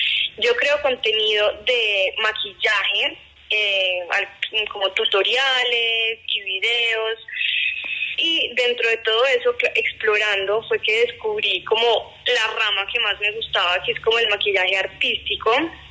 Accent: Manizales, Caldas, Colombia; born there; moved away as an adult; now in Bogotá, Colombia; Yo nací en Manizales en 1995. Sin embargo, vivo en Bogotá hace ya más de 7 años porque me vine para acá a estudiar pues mi carrera universitaria.

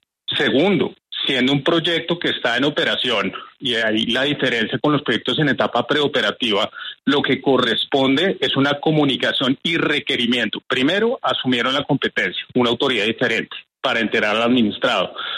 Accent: Colombia; Como colombiano, como administrado y como abogado

